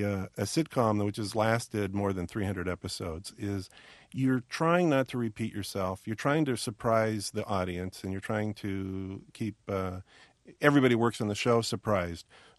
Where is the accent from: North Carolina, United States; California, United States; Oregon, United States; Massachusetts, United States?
Oregon, United States; Portland; Well, Krusty was based on a TV show clown who I grew up with in Portland, Oregon, named Rusty Nails.